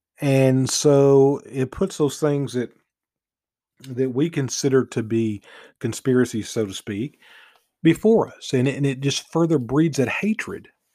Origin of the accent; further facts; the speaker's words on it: United States; You see, here's the beauty of being an American.